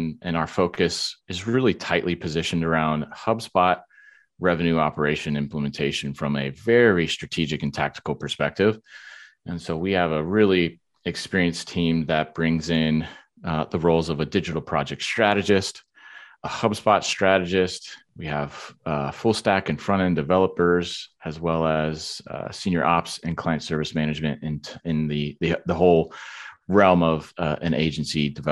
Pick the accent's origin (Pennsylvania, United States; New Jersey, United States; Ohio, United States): Ohio, United States; Cincinnati; now in Austin, United States; I'm originally born and raised in Cincinnati, though. So I spent all my childhood growing up, my teenage years, and a good portion of my early adulthood in Cincinnati.